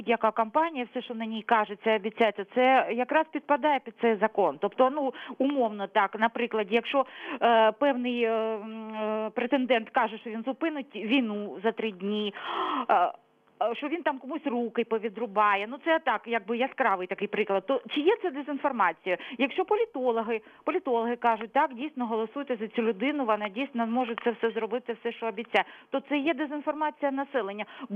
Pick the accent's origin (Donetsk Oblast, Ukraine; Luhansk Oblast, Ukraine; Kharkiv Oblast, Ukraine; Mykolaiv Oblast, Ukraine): Luhansk Oblast, Ukraine; Вітаю, я з Луганщини.